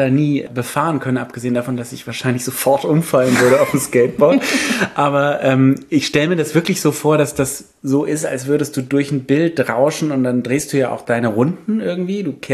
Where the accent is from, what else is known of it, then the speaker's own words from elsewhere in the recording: Paris, Île-de-France, France; ich bin genau in dem Alter in Paris groß geworden und bin ja auch ein Museumsmensch geworden